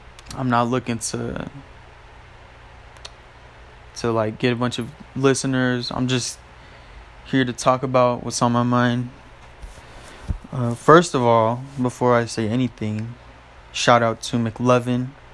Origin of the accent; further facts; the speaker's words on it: North Carolina, United States; born there; also born or lived in Utah; now in Victorville, United States; I was born in North Carolina. And then, right now, I live in Victorville, California.